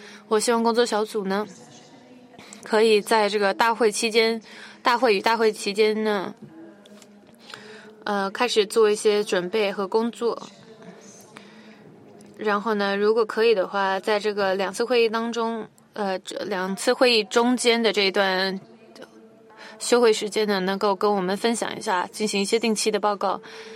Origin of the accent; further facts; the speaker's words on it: Uruguay; Chinese is a second language; 我是从乌拉圭来的。